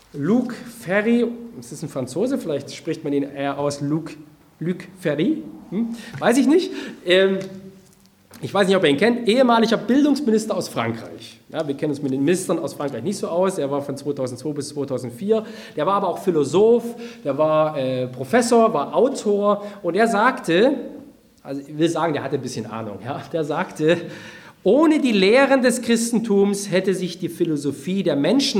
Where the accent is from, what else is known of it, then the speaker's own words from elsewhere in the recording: Bernstadt, Saxony, Germany; Ich komme aus Bernstadt, ein kleines Kaff in Ostsachsen, das kennt keiner